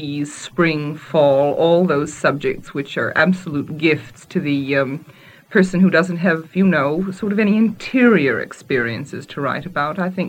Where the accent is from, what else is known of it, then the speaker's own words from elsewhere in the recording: United States; accent: American; now in United Kingdom; I'm an American. I'm afraid I'm an American. My accent's American. My way of talk is an American way of talk. I'm an old-fashioned American. That's probably one of the reasons why I'm in England now and why I always stay in England.